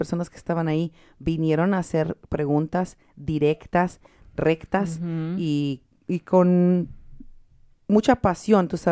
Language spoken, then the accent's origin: Spanish; Mexico; me dieron mucho orgullo como mexicana.